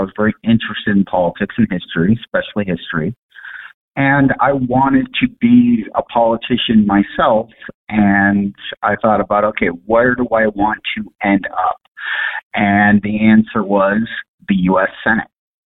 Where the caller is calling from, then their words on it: Pasco, Washington, United States; Pasco, Washington, in Tri-Cities, Washington.